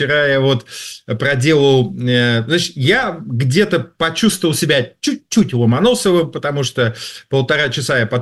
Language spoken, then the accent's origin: Russian; Moscow, Russia; Мы, простые москвичи, надеваем, так сказать, свои ботфорты